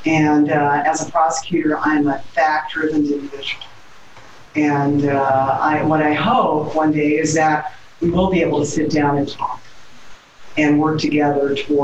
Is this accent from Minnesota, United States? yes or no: no; Los Angeles, California, United States; And I'm Black, I'm from the community, I'm from the Crenshaw District, and people expect a lot from you